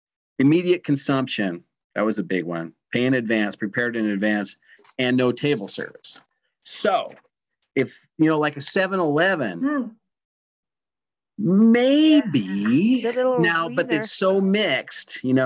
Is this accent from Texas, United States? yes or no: no; Indiana, United States; I grew up in Indiana, but then we'd go to Pennsylvania where my mom had family in Philadelphia.